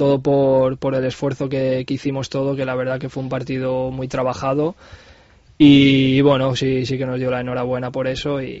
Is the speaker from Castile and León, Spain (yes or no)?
yes; Salamanca, Castile and León, Spain; Siempre se te queda ese ser un chico de Salamanca, de la ciudad